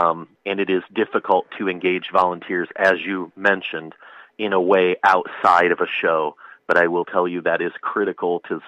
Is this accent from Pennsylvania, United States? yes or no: no; Illinois, United States; I'm from Southern Illinois, just a listener.